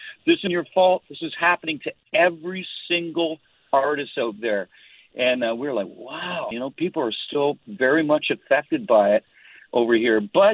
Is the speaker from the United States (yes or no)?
no; Canada; I'm Canadian and I recorded all my stuff up in Canada